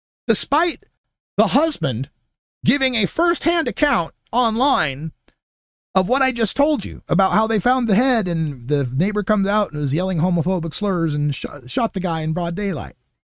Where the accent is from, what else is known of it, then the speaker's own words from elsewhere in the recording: Idaho, United States; I've got no reason to boycott Idaho this weekend since they went and had a Pride celebration in my hometown.